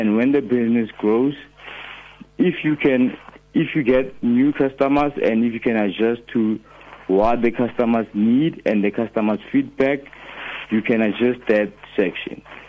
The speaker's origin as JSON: {"language": "English", "town": "Krugersdorp", "region": "Gauteng", "country": "South Africa", "said": "I'm from Kruger's Dorp West in Mohali City."}